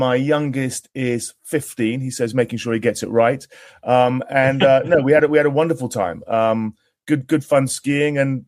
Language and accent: English; London, United Kingdom; I mean, I'm from London. It's a tube train, you know, and it's very easy to access.